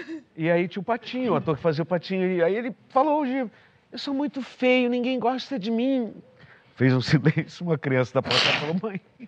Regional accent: Minas Gerais, Brazil; Eu sou mineiro, gosto de beber cachaça

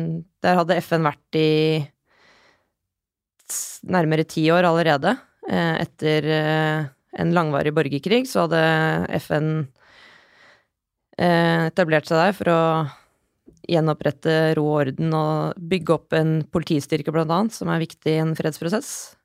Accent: Oslo, Norway; Jeg har vokst opp på Ammerud, et ganske internasjonalt miljø

